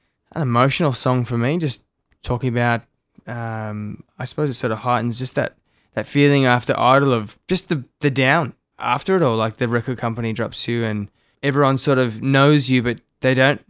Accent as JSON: {"language": "English", "town": "Melbourne", "region": "Victoria", "country": "Australia", "tie": "born or raised there", "lives_now": "Gold Coast, Australia", "said": "I grew up in Melbourne, but I've been living on the Gold Coast the last sort of 3 months with mum."}